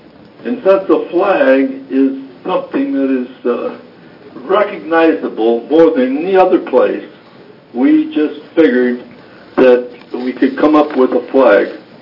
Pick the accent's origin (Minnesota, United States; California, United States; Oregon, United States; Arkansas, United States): Minnesota, United States; My wife came from New York State, and I came from Minnesota.